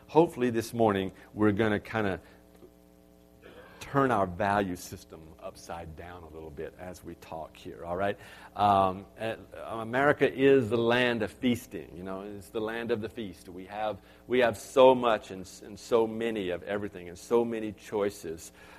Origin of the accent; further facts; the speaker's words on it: United States; because I know that I'm going to get convicted because I'm an American.